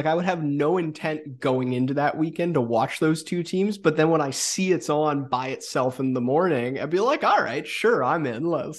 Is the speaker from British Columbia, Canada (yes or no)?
yes; Vancouver, British Columbia, Canada; obviously growing up in Vancouver, like I'm a, Vancouver Canucks watcher